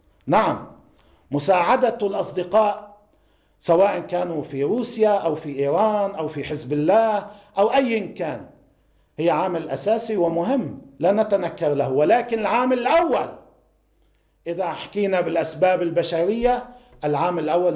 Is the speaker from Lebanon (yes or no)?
yes; Lebanon; نجمع كلبنانيين بحسب الظاهر أن لدينا جميعا إرادة جدية بعدم التمديد